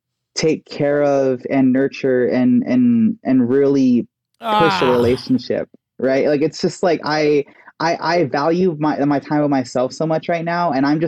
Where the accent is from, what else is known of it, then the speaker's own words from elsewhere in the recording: Texas, United States; And like I grew up in Texas.